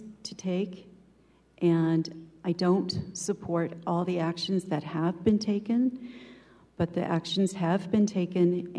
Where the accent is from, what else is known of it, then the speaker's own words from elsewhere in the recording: Colorado, United States; also born or lived in Front Range; When I was 14, I was transplanted to the Western Slope. So there's my roots. I grew up in Delta County, outside of the 58th District, but my work and career transplanted me to Montrose, Colorado